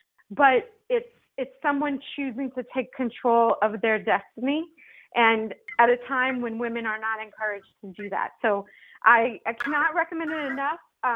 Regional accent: Florida, United States; I grew up in Florida, so they teach this in school.

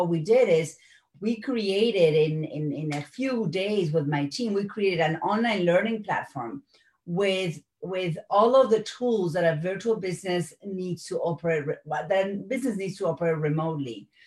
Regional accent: Argentina

